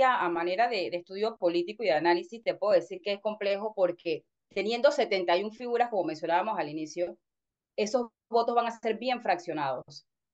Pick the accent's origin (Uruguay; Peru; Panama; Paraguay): Panama; como buena panameña vida ajena, escuchando la pega